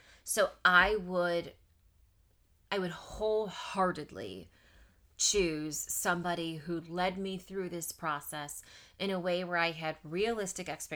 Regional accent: Texas, United States; So I'm from Texas.

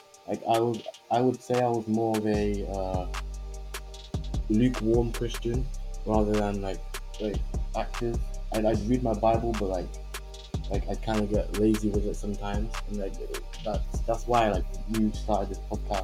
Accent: England, United Kingdom; I'm also 16. I grew up in England.

